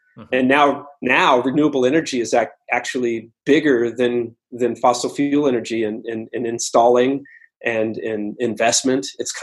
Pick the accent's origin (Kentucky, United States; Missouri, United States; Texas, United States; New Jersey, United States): Kentucky, United States; Louisville; also born or lived in Los Angeles; I'm from Louisville.